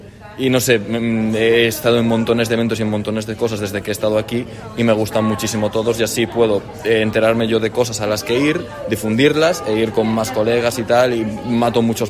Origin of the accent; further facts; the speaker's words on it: Galicia, Spain; moved away; yo, porque soy gallego, vengo de Galicia y llevo aquí bastante poquito tiempo